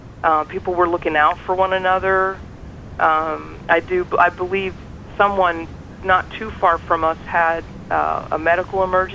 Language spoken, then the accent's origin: English; Maryland, United States; also born or lived in Washington, D.C.; I'm a D.C. native. I grew up in the Maryland suburbs.